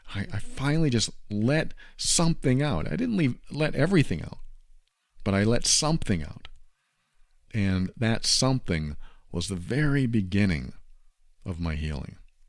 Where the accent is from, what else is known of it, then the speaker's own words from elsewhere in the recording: Massachusetts, United States; I planned a trip back to my home state in New England, where I was actually brought up. I was brought up in Massachusetts for a good 13 or 14 years.